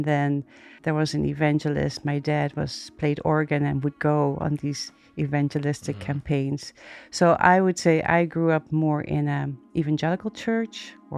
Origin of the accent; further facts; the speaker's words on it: Netherlands; I'm from the Netherlands, yes. Yeah. And so in the mid-70s, I call it YWAM, came and started a base in my town. And I'm from a very conservative town.